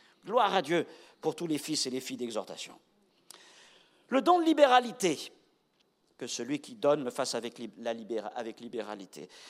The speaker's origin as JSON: {"language": "French", "country": "France", "said": "Notre réflexe premier en tant que Français, c'est de dire ce qui ne va pas."}